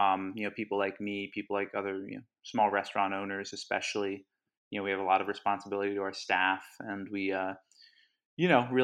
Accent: Havertown, Pennsylvania, United States; also born or lived in Hawaii; I grew up in Hawaii actually till I was 10. My dad and my mom moved out there for a while, and you know, eventually came back in the mid 90s, moved to the Philly suburbs in Havertown.

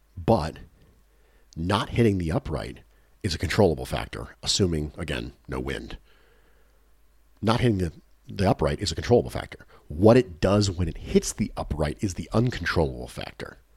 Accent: Australia; I'm also an Australian

